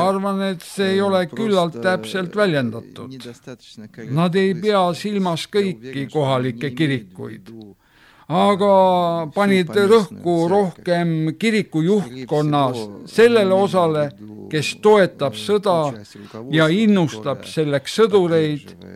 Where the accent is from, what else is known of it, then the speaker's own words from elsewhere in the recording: Chișinău, Moldova; moved away as an adult; now in Estonia; Ma olen pärit Kissinjovist. See on Moldavias, eks ole? Jah, ma tulin siia 1980. aastal, et astuda tookordsesse Eesti kunstiinstituuti.